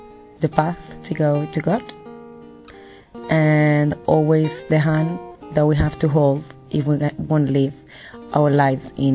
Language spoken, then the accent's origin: English; Spain; I'm from Spain, and I'm 24 years old.